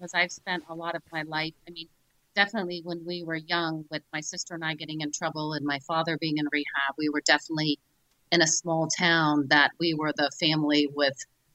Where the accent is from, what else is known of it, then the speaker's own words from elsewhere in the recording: Annapolis, Maryland, United States; So we grew up in Annapolis, went to high school there.